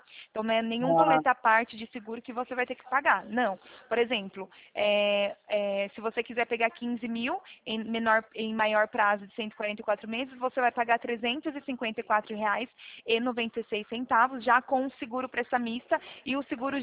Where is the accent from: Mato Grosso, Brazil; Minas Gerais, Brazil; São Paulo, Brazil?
São Paulo, Brazil; Araras; eu não sou de Taquaritinga, tá? Eu sou daqui do interior de São Paulo, sou daqui de Araras.